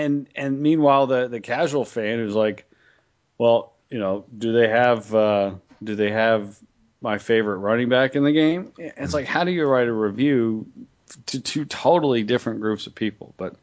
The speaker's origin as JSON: {"language": "English", "region": "Alabama", "country": "United States", "tie": "born there", "said": "Yeah, anyone who knows me knows that I was born in Alabama. Both my parents are University of Alabama graduates."}